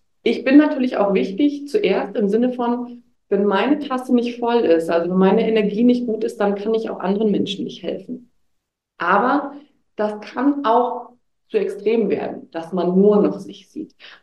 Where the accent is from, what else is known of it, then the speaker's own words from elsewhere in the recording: Germany; now in India; Und es ist aber für mich jedes Mal so, wenn ich in Deutschland bin, es ist meine Heimat.